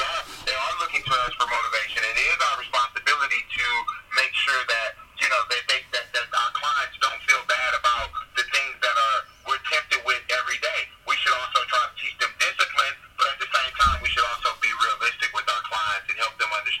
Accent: Houston, Texas, United States; now in Los Angeles, United States; I'm from Houston, Texas, but I am based out of Los Angeles.

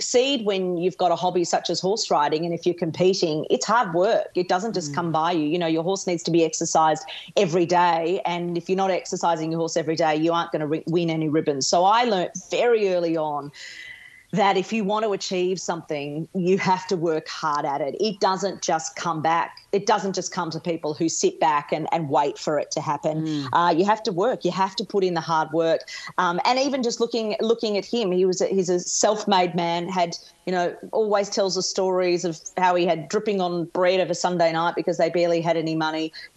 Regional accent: Geelong, Victoria, Australia; born and bred in Geelong, big Geelong family. All of my child was there, went to school there, and then I left Geelong when I was 18 to go to Melbourne to go up to the big smoke for university.

